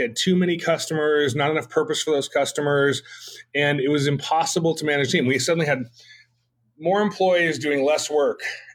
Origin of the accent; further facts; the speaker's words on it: California, United States; I got lucky as a young person growing up in California